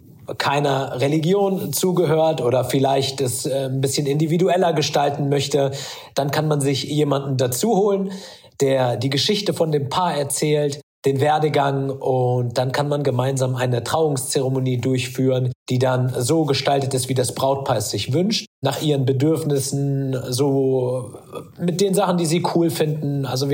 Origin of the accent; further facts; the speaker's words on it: Salzhemmendorf, Lower Saxony, Germany; ich bin aufgewachsen im beschaulichen Salzhemmendorf. Das liegt im Weserbergland und ist ungefähr 20 Kilometer von Hameln entfernt. Und das ist ein ganz, ganz kleines Dörfchen. Und man muss dazu sagen, wir waren als Kinder wirklich die einzige Familie mit Migrationshintergrund.